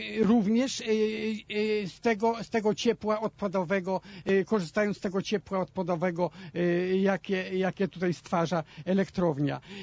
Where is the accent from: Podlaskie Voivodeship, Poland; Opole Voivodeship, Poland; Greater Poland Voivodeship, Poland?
Opole Voivodeship, Poland; Opole; Ja mieszkam w Opolu, w Czarnych Wąsach. Wybudowałem tutaj, pochodzę z Opola, wcześniej mieszkałem przez wiele lat w Opolu, tutaj w Czarnowąsach wybudowałem dom, przeniosłem się do Czarnowąs.